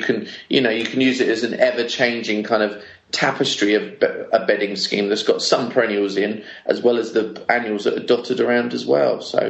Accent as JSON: {"language": "English", "town": "Thessaloniki", "region": "Central Macedonia", "country": "Greece", "said": "Yeah, we're … from Salonika."}